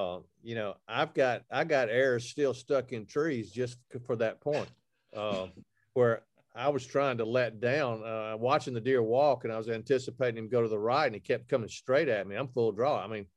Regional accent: Alabama, United States; And people, you know, I'm from Alabama. We're hunting 35 foot up in the tree and these deer still look up.

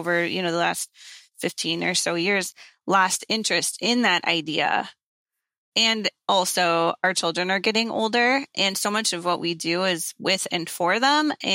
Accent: Minneapolis, Minnesota, United States; I grew up in South Minneapolis. And so I like being next to people

